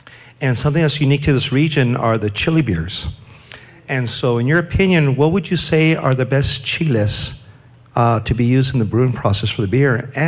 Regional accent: El Paso, Texas, United States; I'm from El Paso.

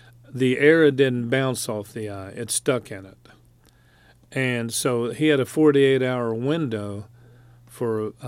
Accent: West Virginia, United States; See, I grew up in West Virginia where Richard is pronounced R-A-Y-I-T-C-H-A-R-D, Rayichard.

